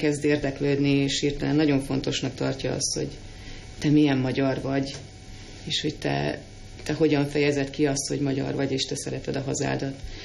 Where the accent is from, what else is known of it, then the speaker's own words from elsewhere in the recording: Hungary; now in United Kingdom; hogy én magyarként élek valahol